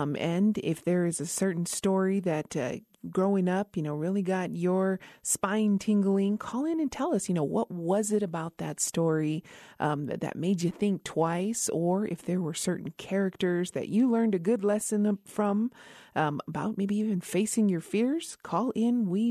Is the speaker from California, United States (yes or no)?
no; Isleta Pueblo, New Mexico, United States; from Isleta Pueblo